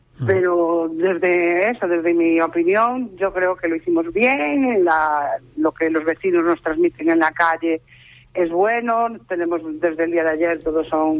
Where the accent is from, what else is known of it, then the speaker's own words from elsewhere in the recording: Ribadavia, Galicia, Spain; hacer cosas por mi pueblo, por decirlo de alguna manera. Yo antes de ser concejala, pues llevo muchísimos años en la vida de la vida cultural de Rivadavia